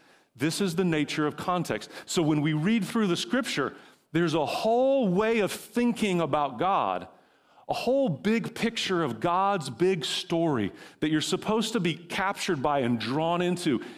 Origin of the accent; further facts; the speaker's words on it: Oklahoma, United States; I'm from Oklahoma. Like, everybody has 8,000 rounds of ammunition and worried that they don't have enough.